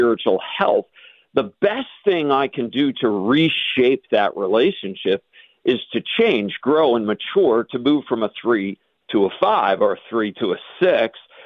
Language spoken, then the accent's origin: English; New York, United States; now in New England, United States; I'm in New England. Are you Northeasterner? I was born and raised in New York. So I'm changing from my Reamer culture, my New York culture, my American culture